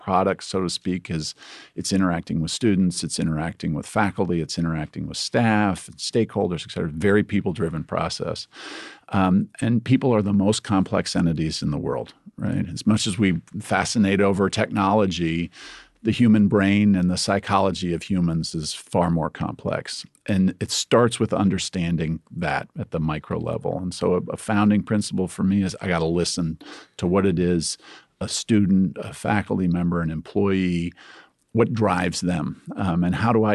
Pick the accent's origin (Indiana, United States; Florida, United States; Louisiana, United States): Indiana, United States; I grew up in Indiana and worked obviously extensively now in Ohio